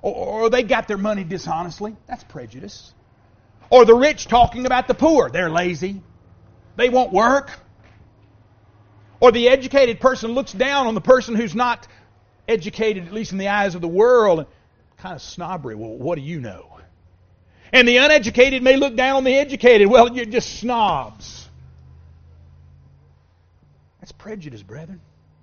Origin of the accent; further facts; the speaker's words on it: the South, United States; the same thing that I heard growing up in the South.